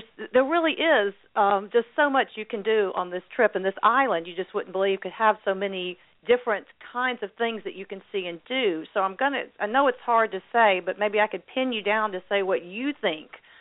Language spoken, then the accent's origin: English; United States; And being an American, I'm sometimes embarrassed by how we treat tourists in some parts of the U.S.